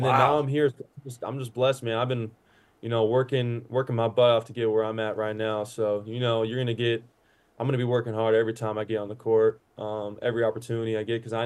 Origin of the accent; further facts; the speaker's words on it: Seattle, Washington, United States; Yeah, so I spent my high school career in Seattle.